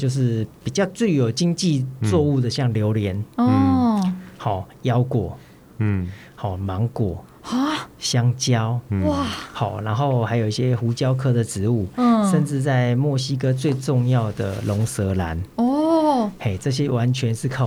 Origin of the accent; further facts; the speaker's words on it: Taiwan; 那又让人家觉得说、我们台湾人要把它吃光了